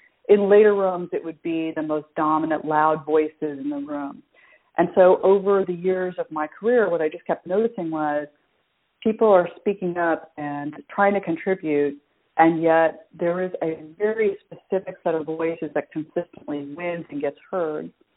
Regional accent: United States; I was raised in America since I was 4 and a half, and yet very much understood that my role as part of an Indian traditional family was to, using air quotes, marry well

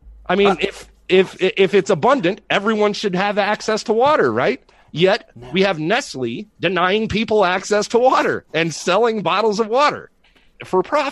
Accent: Southwest, United States; I want to preface these questions by pointing out that I am from the Southwest, where federal land grants led to multiple range wars

